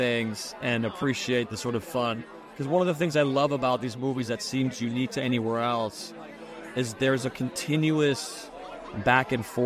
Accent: Canada; For me, I'm a Canadian.

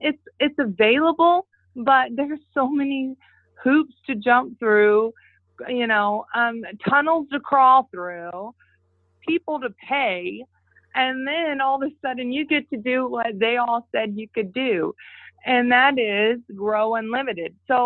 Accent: Northwest, United States; And it's because I'm from the Northwest. I know what manufacturing jobs look like.

